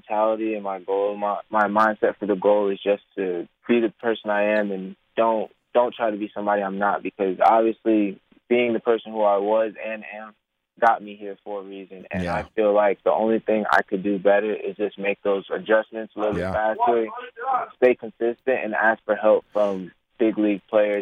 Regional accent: New York, United States; now in Georgia, United States; We would always drive from Georgia to New York because that's where my hometown originally from.

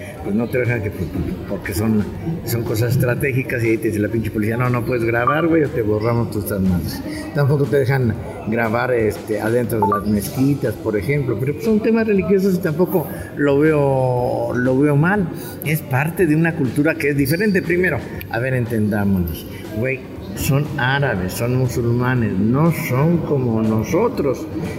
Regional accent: Mexico; nosotros también, como mexicanos, si nos ponemos también exigentes

